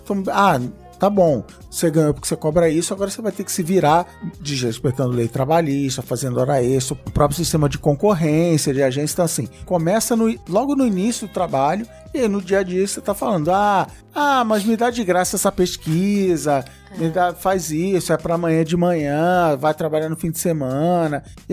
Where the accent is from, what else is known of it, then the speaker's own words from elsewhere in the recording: Rio de Janeiro, Brazil; now in São Paulo, Brazil; eu também tô nessa lista, também sou do Rio, também vim pra São Paulo